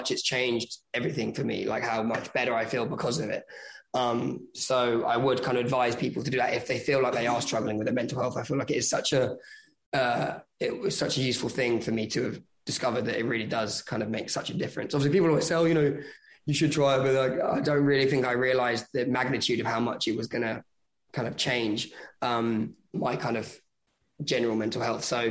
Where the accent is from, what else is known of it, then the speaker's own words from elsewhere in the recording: United Kingdom; but I'm like, yeah, no, of course, I'm British.